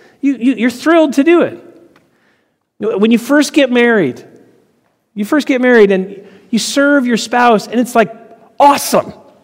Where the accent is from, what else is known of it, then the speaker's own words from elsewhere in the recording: United States; born there; I obeyed because I was born in America, and that's my job, is to be a good Christian.